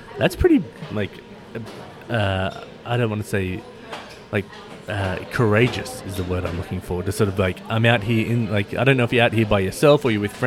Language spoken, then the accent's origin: English; Australia; Yeah. I can hardly speak English as an Australian